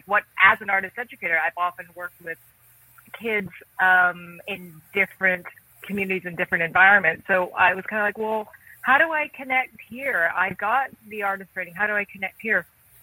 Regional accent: Canada; I am an artist from Canada

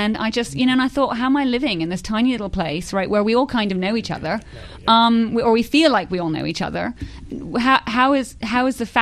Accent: Bahamas; you know, I'm from the Bahamas and some random person from Chicago will be able to name three major Bahamian artists.

